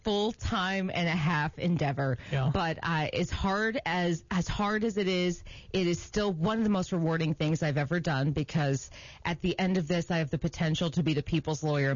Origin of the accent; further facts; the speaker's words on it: Champaign-Urbana, Illinois, United States; some of the things that I learned growing up in Champaign-Urbana